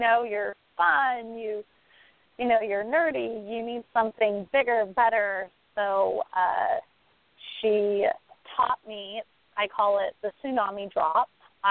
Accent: Brazil; I'm from Brazil. Not a lot of people know this, so I speak Portuguese fluently.

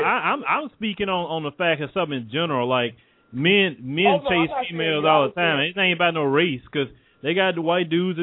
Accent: Texas, United States; accent: country; I'm like, yeah, well, I am from Texas. So I do say y'all a lot.

